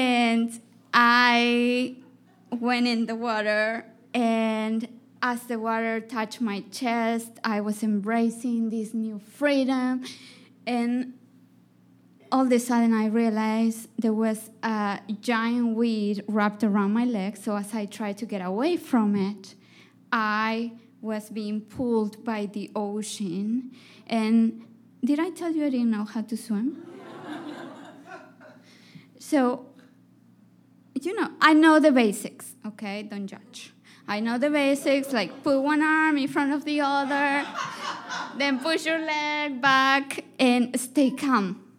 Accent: Andes, Peru; So I grew up in the Andes of Peru, and my family was very traditional

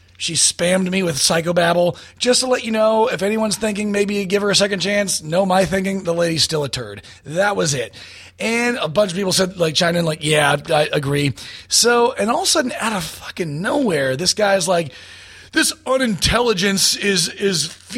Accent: California, United States; Why am I from Texas? I'm from Orange County, California.

